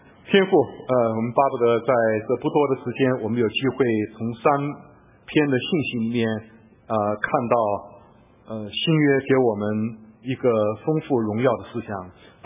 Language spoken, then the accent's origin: Chinese; Taiwan; 我们台湾话叫国语啊